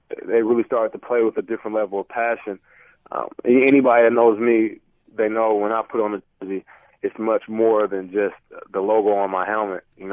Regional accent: Seattle, Washington, United States; I'm a big sports nut and I'm from Seattle

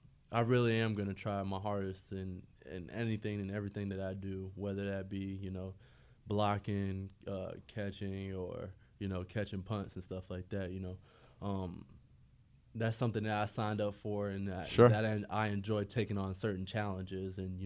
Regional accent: Florida, United States; I mean, that's just because we're all from Florida and stuff like that.

